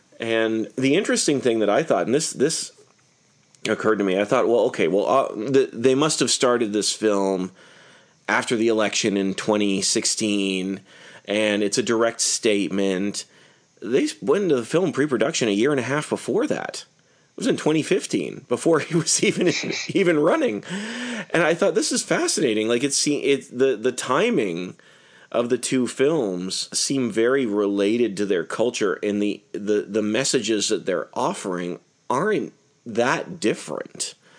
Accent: Canada; I'm Canadian, so I just want to refresh my American history.

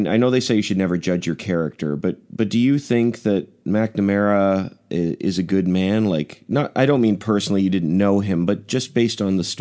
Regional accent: Canada; And I'm Canadian, so I know films like

